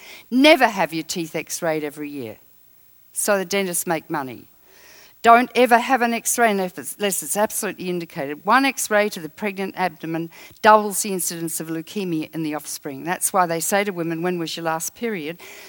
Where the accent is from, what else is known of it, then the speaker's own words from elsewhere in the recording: Australia; I come from Australia, where 40% of the world's richest uranium resides